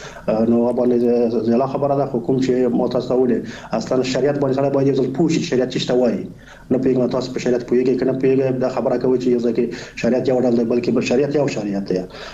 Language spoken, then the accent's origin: Pashto; Afghanistan; الحمدلله موږ تاسو افغانان یو، مسلمانان یو، خپلې ټولنې پیژنو.